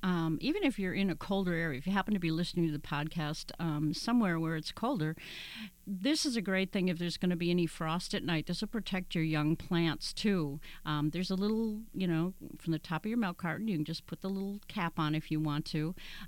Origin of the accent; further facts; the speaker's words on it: Michigan, United States; moved away; And I came from Michigan, and we only had like 4 or 5 months, and that was it.